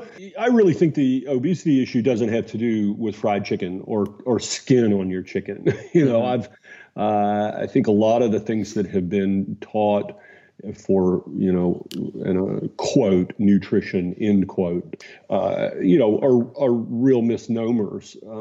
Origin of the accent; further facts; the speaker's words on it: Atlanta, Georgia, United States; I mean, I grew up in Atlanta, Georgia, and in the South.